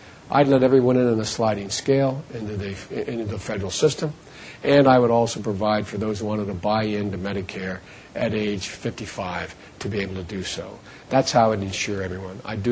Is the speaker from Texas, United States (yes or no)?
no; Wilmington, Delaware, United States; my home state of my town of Wilmington, Delaware, where they have a General Motors plant.